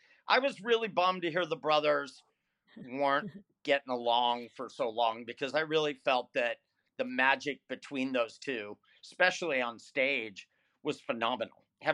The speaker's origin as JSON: {"language": "English", "region": "California", "country": "United States", "tie": "born or raised there", "said": "Me and all my friends, I grew up in Northern California."}